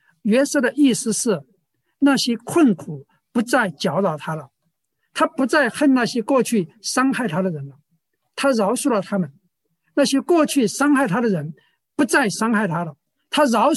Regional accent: China; 对我们大陆人可能不大熟悉

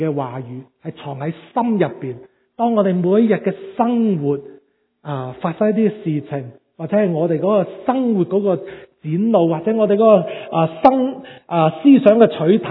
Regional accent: China; 当我回想，我们其实中国人，我们都很多时都是有这样的想法的

